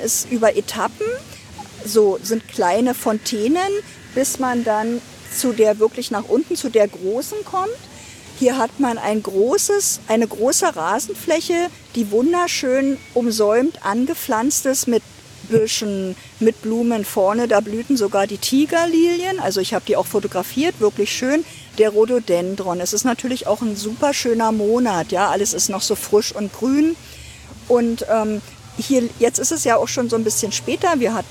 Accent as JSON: {"language": "German", "town": "Ludwigsfelde", "region": "Brandenburg", "country": "Germany", "tie": "born or raised there", "lives_now": "Potsdam, Germany"}